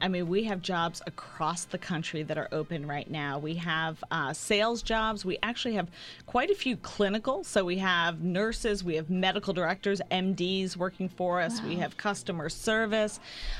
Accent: Florida, United States; So growing up in Florida, I became a lifeguard.

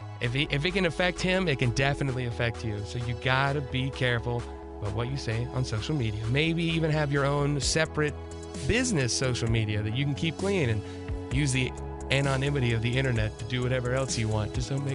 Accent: Florida, United States; also born or lived in Tennessee; I grew up in Florida and Tennessee, both about a half a life here and there.

